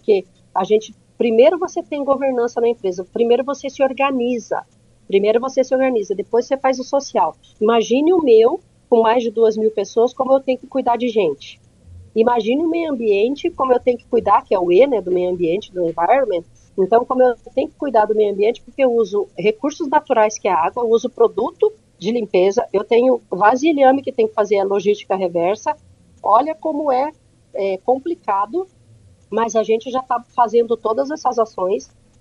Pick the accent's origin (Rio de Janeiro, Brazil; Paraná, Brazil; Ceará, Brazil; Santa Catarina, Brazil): Paraná, Brazil; Francisco Beltrão; now in Londrina, Brazil; Eu nasci em Francisco Beltrão, eu sou lá do sudoeste do Paraná.